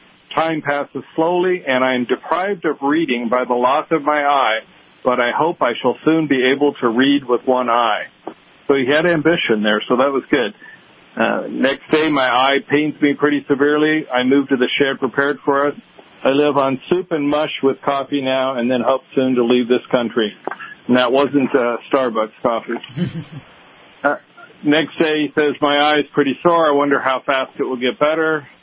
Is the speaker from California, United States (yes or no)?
yes; California, United States; I grew up in California. My relatives were more concentrated in Oklahoma and Texas, places in Kansas.